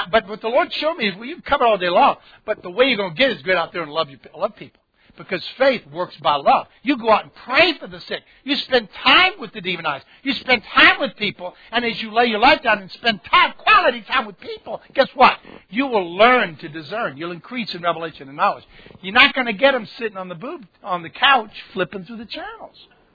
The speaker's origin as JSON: {"language": "English", "region": "Louisiana", "country": "United States", "tie": "born or raised there", "said": "It's like I grew up in Louisiana, and My grandma on my mom's side was some Cajuns, you know, and from New Iberia and all that, and the voodoo and all that."}